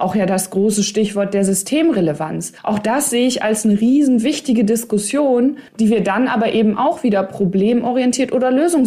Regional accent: North Rhine-Westphalia, Germany; Ich komme ja aus Ostwestfalen, Lippe, also O wie L.

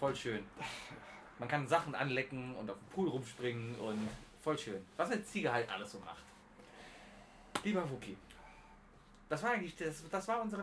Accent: Germany; Ich bin Deutscher, schön.

